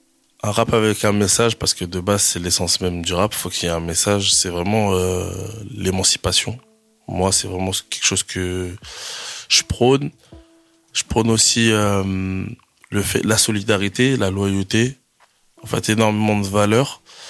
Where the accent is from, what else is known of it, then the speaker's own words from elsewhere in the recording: Angers, Pays de la Loire, France; À l'heure actuelle, je suis en Zup Sud. Donc, je représente fièrement la Zup Sud. Et sinon, ouais, je viens d'Angers, d'un quartier qui s'appelle Belleveil